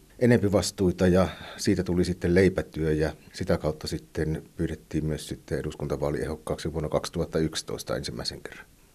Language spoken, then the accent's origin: Finnish; Äänekoski, Central Finland, Finland; muutin Äänekoskelle ja ostin Rautionmäeltä Sumiaisista aivan, voi sanoa keskeltä ei mitään, pienen paikan tai töllin, muutin sinne koirien kanssa ja aika luontevaa sitten oli, että kun kotiseudulle tulin takaisin